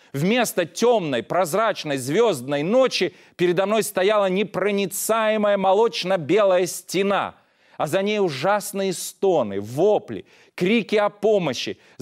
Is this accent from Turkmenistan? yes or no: yes; Ashgabat, Turkmenistan; в Ашхабаде. Землетрясение, которое произошло в той местности, где я родился, в Средней Азии, где я рос.